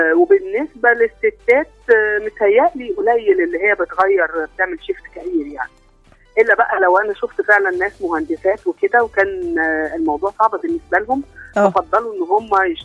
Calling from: Maadi, Cairo Governorate, Egypt; من المعادي.

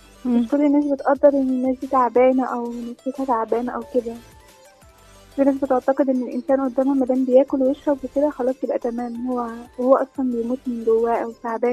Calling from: Gharbia, Egypt; من الغربية.

